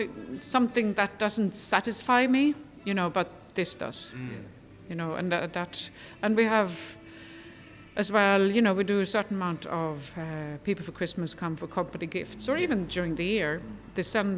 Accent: Sweden; And I grew up in Sweden in the time of... the Baltic Sea actually had huge issues in the 70s and 80s of heavy metals

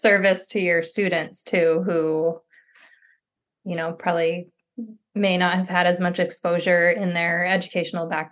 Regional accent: New York, United States; I'm from New York State too. So just that kind of Northeast connection for sure.

